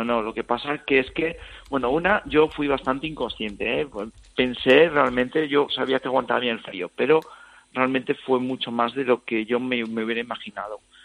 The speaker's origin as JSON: {"language": "Spanish", "town": "Navia", "region": "Asturias", "country": "Spain", "said": "Soy de Navia."}